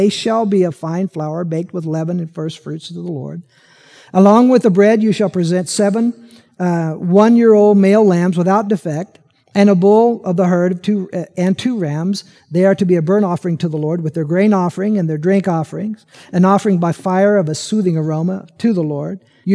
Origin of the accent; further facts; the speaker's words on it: Peoria, Illinois, United States; I grew up out in Peoria, and as I said, there were farmers out there that applied this principle. There was 11 of us kids.